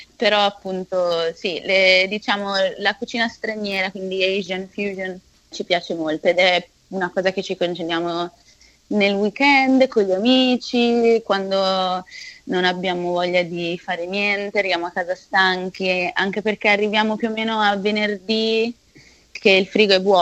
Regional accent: Milan, Lombardy, Italy; Oddio, noi siamo di Milano, quindi magari siamo un po' più

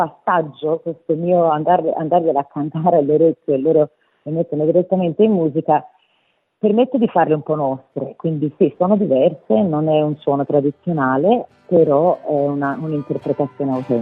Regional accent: Florence, Tuscany, Italy; also born or lived in Apulia; Io sono nata nel Sud Italia, sono nata in Puglia da mamma pugliese e papà calabrese, però sono cresciuta a Firenze, credo che si senta.

